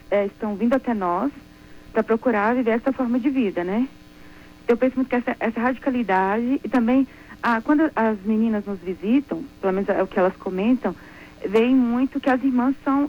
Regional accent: Anápolis, Goiás, Brazil; Eu sou de Anápolis, Goiás.

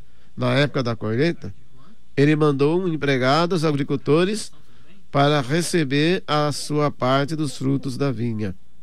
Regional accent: Gravatal, Santa Catarina, Brazil; É lá em Gravatal, Santa Catarina

